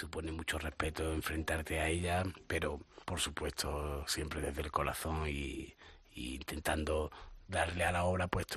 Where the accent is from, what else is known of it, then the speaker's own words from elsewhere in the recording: Estepona, Andalusia, Spain; en una feria de allí de Andalucía, concretamente por donde vivimos, de donde soy, en Estepona